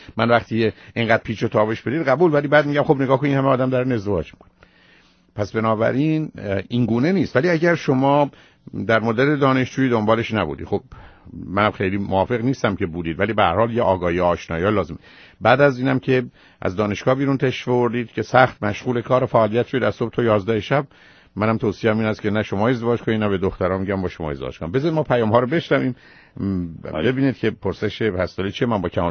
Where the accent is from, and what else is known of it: Iran; moved away